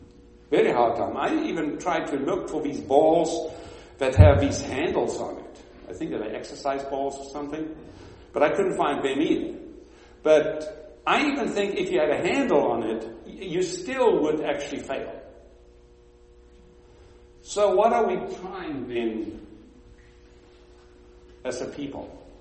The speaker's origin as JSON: {"language": "English", "country": "South Africa", "moved": "yes", "said": "I came from South Africa. My family moved to Africa in 1849. And I moved out of there in 91, came to this country and made this my home."}